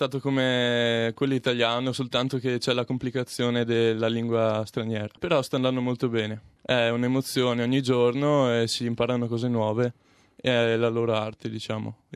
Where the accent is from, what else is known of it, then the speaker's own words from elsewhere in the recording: Salzano, Veneto, Italy; Anch'io sono un ragazzo di 17 anni, vengo da Salzano e anch'io sono uno studente del Maffioli.